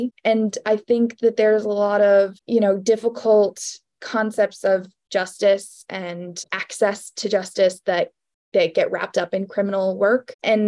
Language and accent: English; Tucson, Arizona, United States; I'm from Arizona originally, so in the Tucson area.